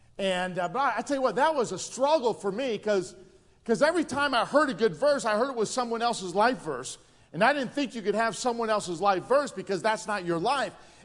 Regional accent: United States; I don't know about you, but I'm thankful that I'm American.

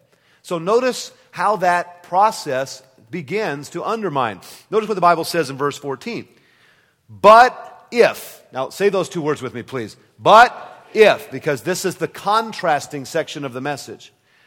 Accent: San Jose, California, United States; I'm from San Jose, California.

